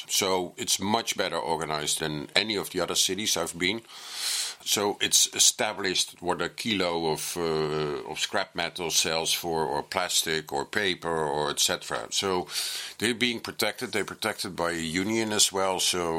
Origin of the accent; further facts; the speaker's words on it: Netherlands; I'm a photojournalist from the Netherlands, and I've been documenting waste for the last 30 years.